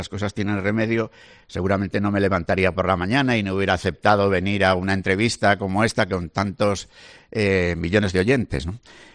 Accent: Valladolid, Castile and León, Spain; yo soy de Valladolid.

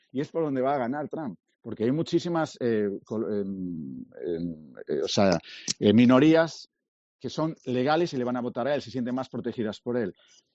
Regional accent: Monforte de Lemos, Galicia, Spain; now in United States; Yo soy de la Ribeira Sacra, soy de Monforte de Lemos

